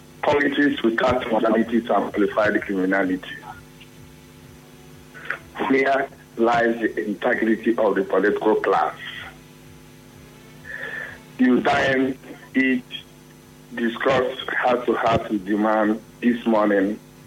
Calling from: Port Harcourt, Rivers, Nigeria; Yeah, I'm calling from Arumakwu, Port Harcourt.

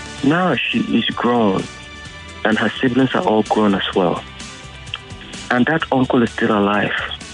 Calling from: Michigan, United States; I'm calling from Michigan.

